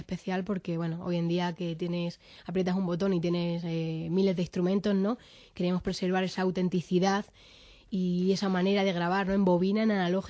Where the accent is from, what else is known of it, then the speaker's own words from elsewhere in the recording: Jaraíz de la Vera, Extremadura, Spain; Sí, en Jarandilla. Yo soy de Jaraíz